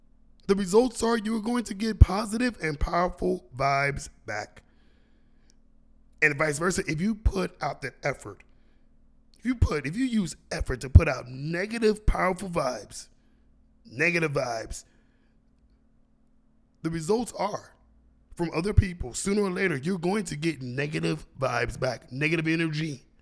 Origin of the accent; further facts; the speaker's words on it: San Antonio, Texas, United States; I'm from San Antonio, Texas, and I believe in the power of effort.